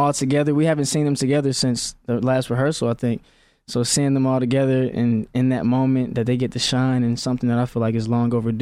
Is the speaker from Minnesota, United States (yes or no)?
no; Saginaw, Michigan, United States; also born or lived in Atlanta; Yeah, so I'm from Saginaw. I spent some time growing up in Atlanta.